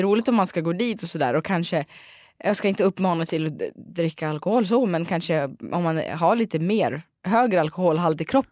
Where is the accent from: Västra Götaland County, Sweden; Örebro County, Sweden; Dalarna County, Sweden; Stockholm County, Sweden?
Dalarna County, Sweden; Då frågar han mig, vart kommer du ifrån? Ser jag från Dalarna.